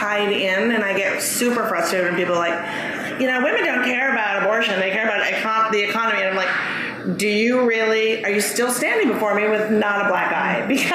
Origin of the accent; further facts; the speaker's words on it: New Jersey, United States; now in New York, United States; I'm from New Jersey. I grew up and I live in New York.